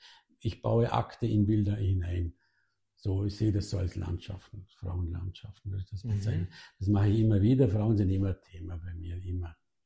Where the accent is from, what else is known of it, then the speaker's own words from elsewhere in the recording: Sulz, Vorarlberg, Austria; now in Rankweil, Austria; In Sulz weiter aufgewachsen und in Rankwell wohne ich jetzt.